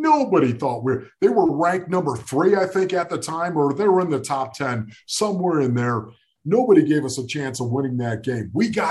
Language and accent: English; Buffalo, New York, United States; I'm just saying, growing up in Buffalo, New York, the juice, of course, I thought I was O.J. Simpson.